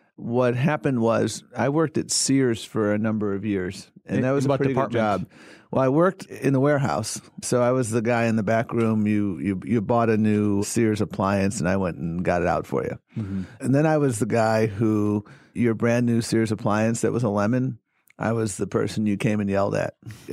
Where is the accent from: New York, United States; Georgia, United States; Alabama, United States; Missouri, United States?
New York, United States; Buffalo; the dignity of work is something I learned growing up in Buffalo, New York.